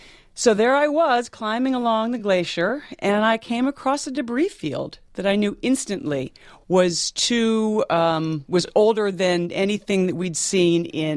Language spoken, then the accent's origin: English; Vermont, United States; I grew up in Vermont where 4,000 feet is a large peak.